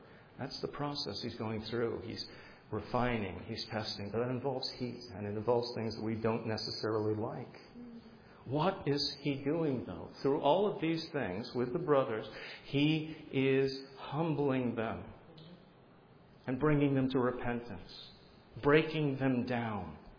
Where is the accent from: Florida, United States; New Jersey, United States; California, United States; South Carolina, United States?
New Jersey, United States; I'm from New Jersey too!